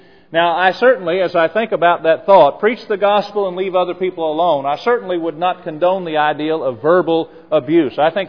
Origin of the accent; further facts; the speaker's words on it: Noblesville, Indiana, United States; I'm originally from Noblesville